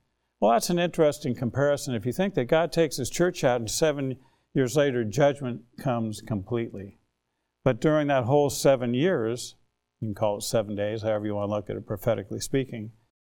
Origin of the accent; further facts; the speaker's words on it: United States; Look, as an American, as a former military officer, my wife was too, and our parents were involved in previous wars